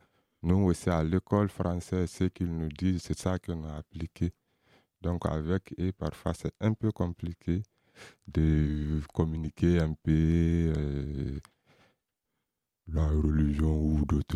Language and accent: French; Kankan, Kankan Region, Guinea; French is a second language; je viens de la Guinée-Conakry et ma ville natale, c'est Kankan. Je suis ethnie malinké.